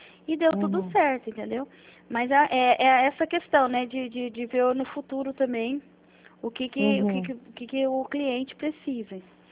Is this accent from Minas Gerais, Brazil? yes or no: no; Chapadão do Sul, Mato Grosso do Sul, Brazil; also born or lived in Alto Taquari; morei em Alto Taquari e morei em Chapadão do Céu.